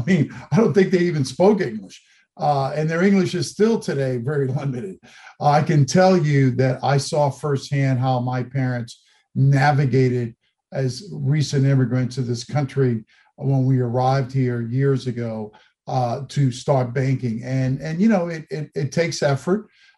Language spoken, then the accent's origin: English; Miami, Florida, United States; In Miami, my hometown of Miami, you virtually go to any branch.